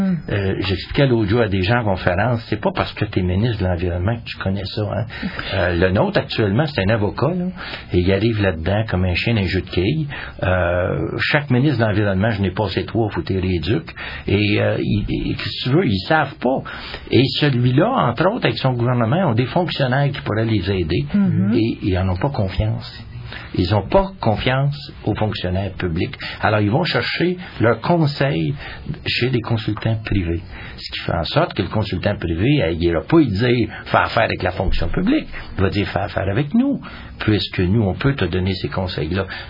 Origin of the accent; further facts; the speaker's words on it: Canada; il est chez nous, au Canada, sur le continent, à même hauteur, la même température